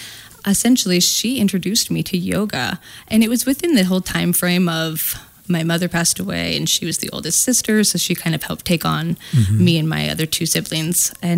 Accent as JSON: {"language": "English", "town": "Spokane", "region": "Washington", "country": "United States", "tie": "born or raised there", "also_born_or_lived": "Seattle / North Dakota", "said": "We grew up in the Seattle area until I was 6 and then moved over to Spokane here. Mm-hmm. Yep. There was a year that we experienced North Dakota in 1997, but we came back to Spokane here."}